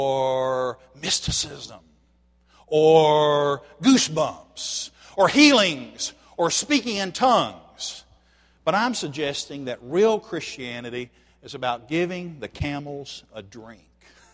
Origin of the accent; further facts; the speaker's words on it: Tennessee, United States; accent: Tennessee; My Tennessee accent throws me sometimes.